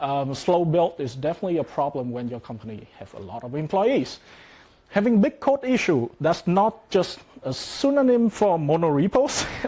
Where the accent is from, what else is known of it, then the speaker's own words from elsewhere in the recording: Vietnam; now in Netherlands; that's fine. I'm from Vietnam originally. I'm currently based in the Netherlands. I have been living there for the last 5 years.